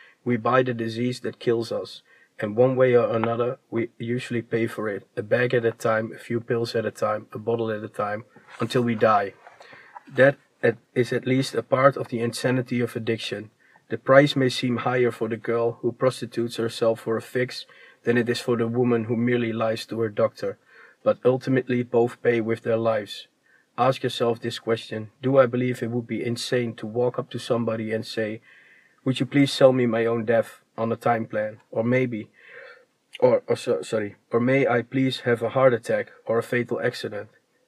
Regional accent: Netherlands; I'm indeed from Holland.

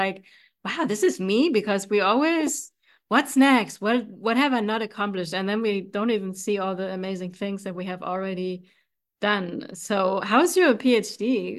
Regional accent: Germany; English is a second language; So we're going to stick with speaking English because we're both originally from Germany.

